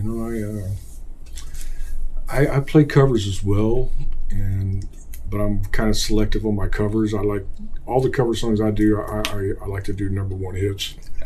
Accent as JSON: {"language": "English", "region": "Indiana", "country": "United States", "tie": "born or raised there", "said": "They just had some major flooding and stuff back in my hometown. Yeah. Southeast Indiana, Connersville, Cambridge City, Laurel. That's where I grew up."}